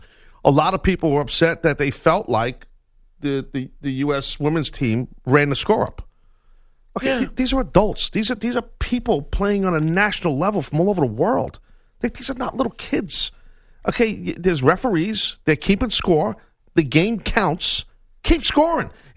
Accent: United States; And it's not just because we're American.

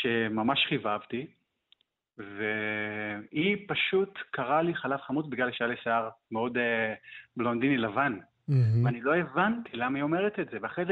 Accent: Brazil; ככה זה באמת בברזיל, לפחות בסביבה שאני גדלתי בה.

